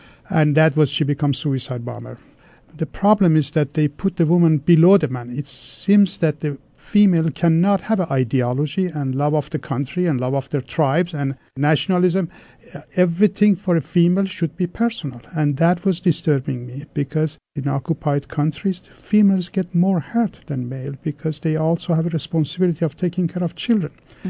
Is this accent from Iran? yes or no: yes; Iran; English is a second language; moved away as an adult; now in United States; I grew up in Iran. I got my MD in Iran. I was 8 years in three different medical schools in Iran and college.